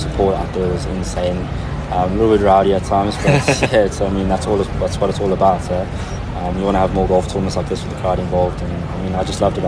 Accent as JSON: {"language": "English", "country": "South Africa", "said": "but as a South African, this is something else."}